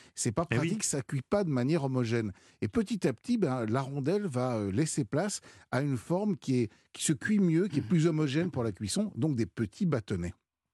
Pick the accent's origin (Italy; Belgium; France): Belgium; en tant que Belge.